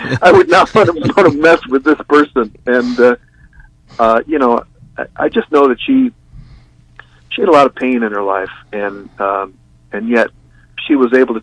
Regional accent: Chicago, Illinois, United States; also born or lived in Auburn; now in Seattle, United States; You know, my folks live in Chicago. I grew up in Chicago. I laid down roots in Auburn, never felt really accepted there, and moved to Seattle 6 weeks after my daughter graduated from high school

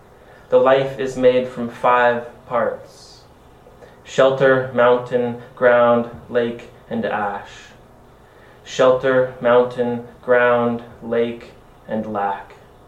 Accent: Idaho, United States; moved away as an adult; also born or lived in Washington / Missoula; now in Alaska, United States; I grew up in North Idaho. I was educated at Western Washington University before I moved to Alaska.

